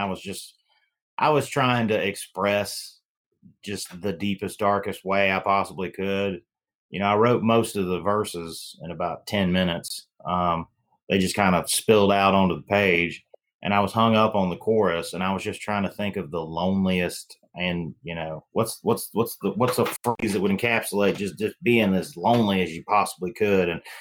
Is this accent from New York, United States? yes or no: no; Nashville, Tennessee, United States; born there; I was born in Nashville, Tennessee, because he was working there at the time.